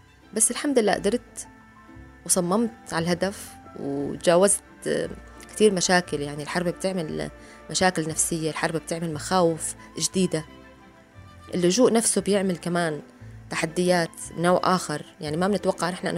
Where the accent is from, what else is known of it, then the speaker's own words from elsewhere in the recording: Daraa, Daraa Governorate, Syria; moved away; لما طلعنا من سوريا، من درعا بالتحديد، كان وقتها الوضع ببلدي المسافرة متأزم